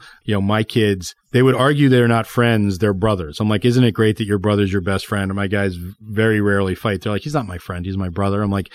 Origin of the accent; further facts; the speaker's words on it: Virginia, United States; I grew up in Northern Virginia.